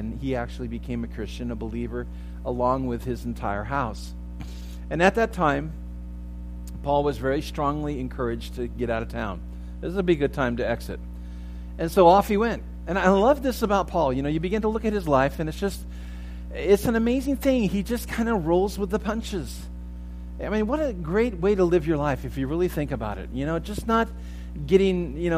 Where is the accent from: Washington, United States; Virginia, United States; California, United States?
California, United States; Santa Barbara; now in West Covina, United States; I've shared with you before about growing up in Santa Barbara and just, you know, thinking that, oh, you know, I could live here the rest of my life.